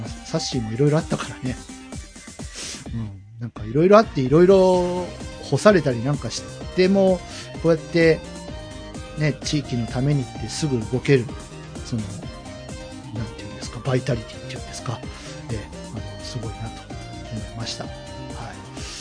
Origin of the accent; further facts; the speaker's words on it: Oita, Japan; まずはですね、僕の地元ですね、大分の大規模火災